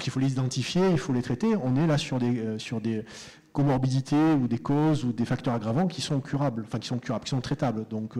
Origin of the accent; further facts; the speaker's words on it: Marseille, Provence-Alpes-Côte d'Azur, France; J'y reviendrai, en plus je suis de Marseille.